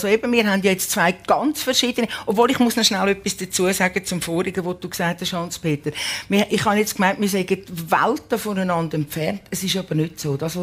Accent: Küsnacht, Zurich, Switzerland; now in Feusisberg, Switzerland; von Küsnacht, damals, wo ich aufgewachsen bin, irgendwo lustigerweise auf Feusisberg, wo ich heute wohne.

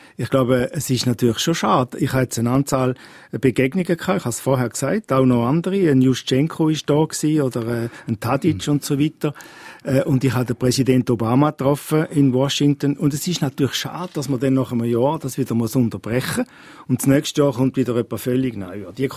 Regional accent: Appenzell, Switzerland; ich bin Appenzeller und wenn man mich herausfordert, dann bleibe ich erst recht.

